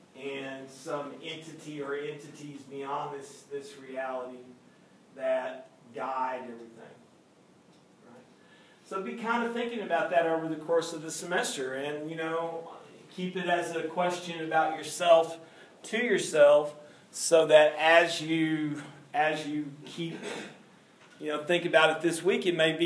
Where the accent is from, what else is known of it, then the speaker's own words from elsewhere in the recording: Waxahachie, Texas, United States; when I was growing up in Waxahachie, Texas